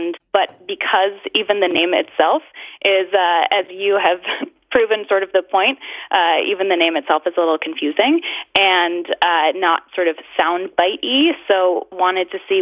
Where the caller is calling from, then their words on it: Ipswich, Massachusetts, United States; I'm calling from Ipswich, Massachusetts.